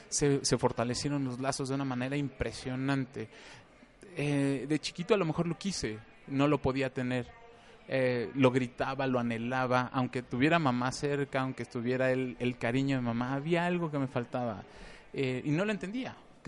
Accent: Mexico City, Mexico; born there; Contrerense de corazón.

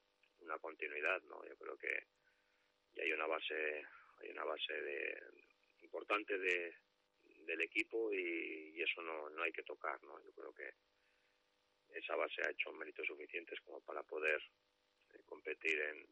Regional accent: Vitoria, Basque Country, Spain; now in Reus, Spain; como siempre digo, la Vitoria es mi tierra, Reus ahora mismo es mi casa y qué más puedo pedir

